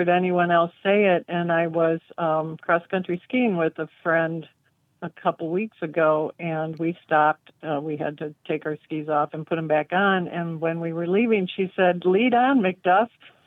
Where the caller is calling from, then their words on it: Lawton, Michigan, United States; I'm calling from Lawton, Michigan. It's a little village just southwest of Kalamazoo.